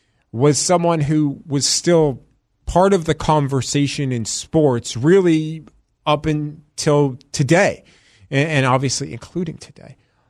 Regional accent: New York, United States; I grew up on Long Island, and you knew, and I went to Syracuse

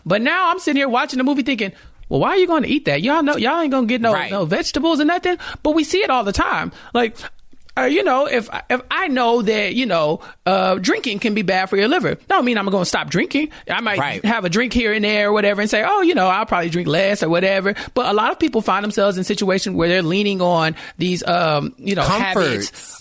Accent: Texas, United States; I'm from Texas. We eat pig feet here.

